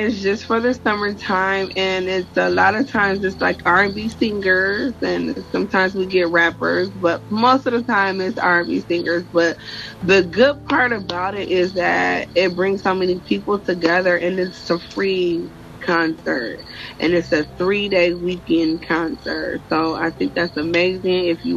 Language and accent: English; Ohio, United States; I mean, I've been born and raised here in Ohio, so it's a very family-oriented city where I am from.